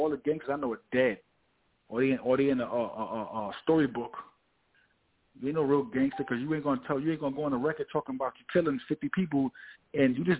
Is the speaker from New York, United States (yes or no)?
yes; Harlem, New York, United States; also born or lived in Bronx; I was born in the Bronx, but I was raised in Harlem.